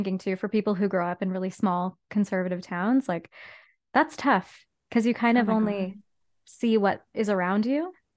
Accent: Whitby, Ontario, Canada; I grew up in Whitby, Ontario, so like from Toronto it's about an hour away, but it's very like small town vibes, like very white, very hetero.

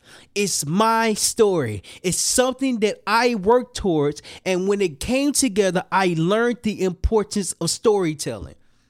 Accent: Little Rock, Arkansas, United States; And I'm from Little Rock, Arkansas. Memphis and Little Rock, Arkansas is like next door to each other.

